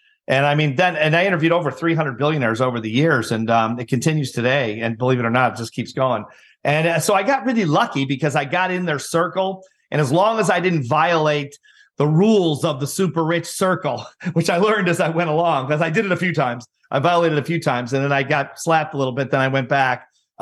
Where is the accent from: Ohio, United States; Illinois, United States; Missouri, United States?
Illinois, United States; Elk Grove; I grew up in Elk Grove, which is just a middle class, you know, northwest suburb of Chicago. But so that's not a rich town.